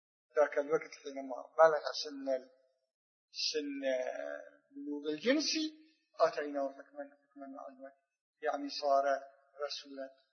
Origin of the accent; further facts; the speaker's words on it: Iraq; نحن أولاد العراق